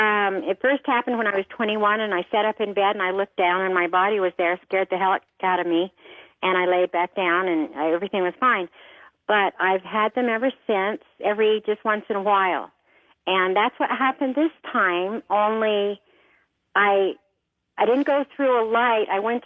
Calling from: Salt Lake City, Utah, United States; Salt Lake City.

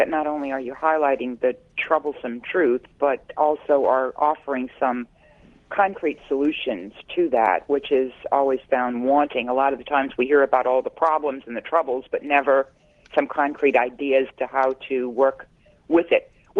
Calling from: Mexico; I'm calling from Mexico.

